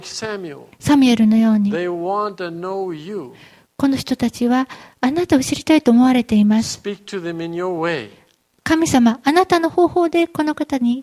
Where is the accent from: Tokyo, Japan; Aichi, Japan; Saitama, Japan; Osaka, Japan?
Tokyo, Japan; 当時は東京で育った子だったから、でそのすごいって東京弁で考えてました。